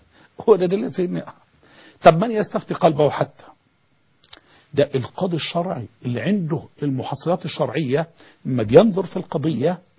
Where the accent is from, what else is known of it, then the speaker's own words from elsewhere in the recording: Egypt; ولذلك أنا ما بنظر حتى للبيئة عندنا في مصر، لا أراها بيئة مستوية على الإطلاق